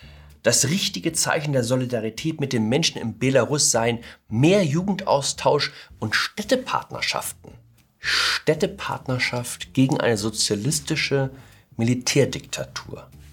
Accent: Hamburg, Germany; Ich komme auch aus Hamburg. Der ein oder andere wird es vielleicht herausgehört haben.

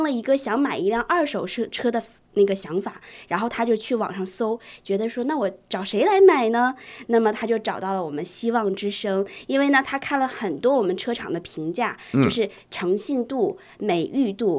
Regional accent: China; 毕竟我刚刚从大陆过来的嘛

